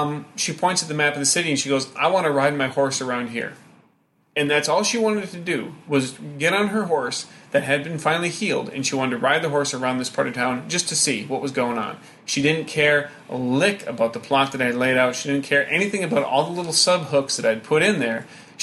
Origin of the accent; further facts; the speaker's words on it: Ireland; me being Irish and not being denied land in Blazing Saddles